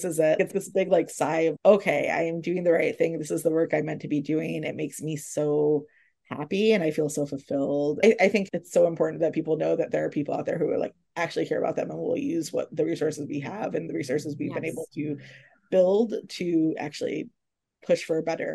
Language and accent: English; New York, United States; as a New Yorker, we do not go to Times Square.